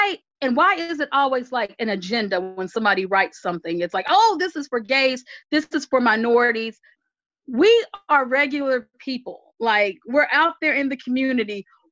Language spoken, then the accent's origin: English; the South, United States; a lot of people make fun of Southerners. Well, of course, there's a lot to make fun of. I'm a Southerner.